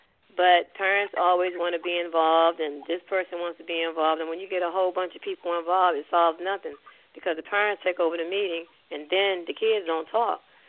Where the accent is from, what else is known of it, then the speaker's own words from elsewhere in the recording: Richmond, Virginia, United States; born there; now in Washington, D.C., United States; Yeah, I was born in Richmond, Virginia, and relocated to the DMV. Back in March 84. So I've been dealing with the mean streets of D.C. probably for about maybe 35, 36 years.